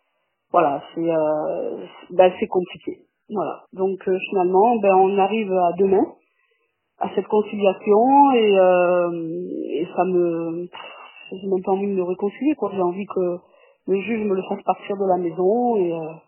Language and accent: French; Aubagne, Provence-Alpes-Côte d'Azur, France; je suis d'Aubagne, près de Marseille. J'ai 48 ans.